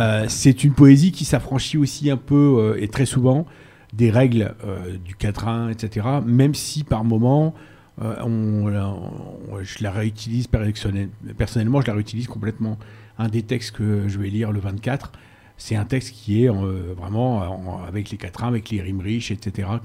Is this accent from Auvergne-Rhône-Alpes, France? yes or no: no; Hauts-de-France, France; moved away as an adult; Moi je suis pas d'ici, je suis une pièce rapportée, je suis Picard au départ. Je suis arrivé dans la région il y a 25 ans